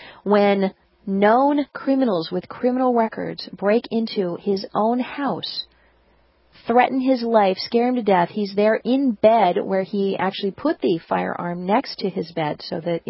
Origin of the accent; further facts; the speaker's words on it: Los Angeles, California, United States; You know, when I grew up in Los Angeles, I really couldn't understand why you would want to own a gun